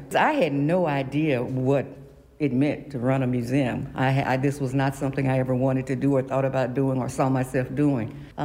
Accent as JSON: {"language": "English", "town": "Mill Creek", "country": "United States", "said": "Because I'm from Mill Creek, too."}